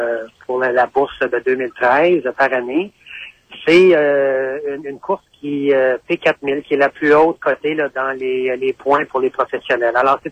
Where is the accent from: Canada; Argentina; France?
Canada; Hull, Quebec; now in Mont-Tremblant, Canada; En fait, moi, je suis de Hall.